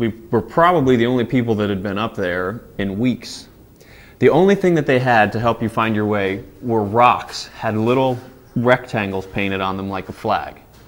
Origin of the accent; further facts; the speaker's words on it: United States; See, as Americans, we're guaranteed our freedom for so many things